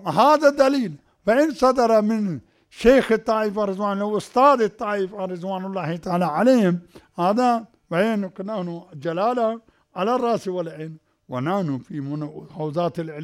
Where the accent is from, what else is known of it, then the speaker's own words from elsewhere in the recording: Pakistan; هذا الطبيب عندنا في باكستان عين يسمون طبيب على حكيم